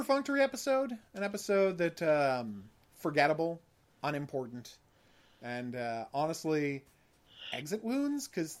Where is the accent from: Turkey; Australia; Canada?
Canada; we're hardcore Canadian liberals, and we are disgusted by the state of America right now.